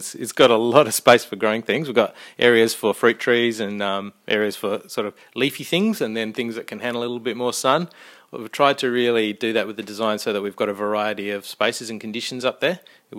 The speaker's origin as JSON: {"language": "English", "town": "Athens", "region": "Attica", "country": "Greece", "tie": "born or raised there", "lives_now": "Australia", "said": "And when I looked at my family growing up in Athens and places like that, and all these kids are in apartments"}